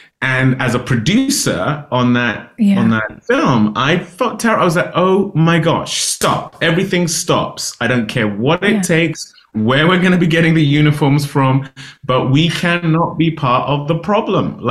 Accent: Nigeria; obviously as a Nigerian, but also as a father to a girl

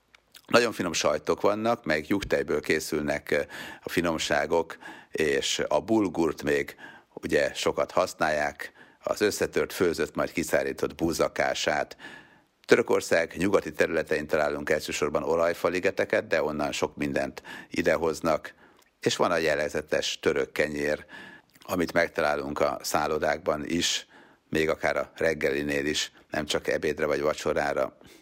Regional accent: Hungary; mi magyarok vagyunk

